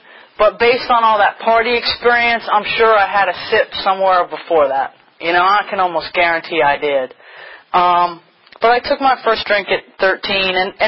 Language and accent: English; New York, United States; now in Richmond, United States; I'm from New York. I've been in Richmond for actually over 20 years now, about 21 years.